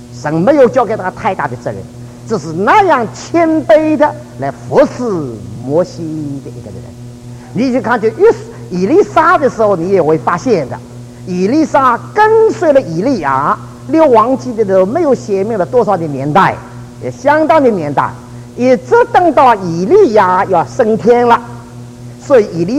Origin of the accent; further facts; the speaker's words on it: Taiwan; 我是从台湾来的